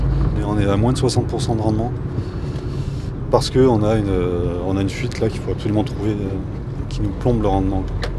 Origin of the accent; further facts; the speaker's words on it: Magland, Auvergne-Rhône-Alpes, France; Non, moi, je suis originaire d'ici, je suis né à Maglan, j'ai grandi ici, j'ai fait l'école primaire. Je suis parti pendant une vingtaine d'années. Je suis revenu en 2010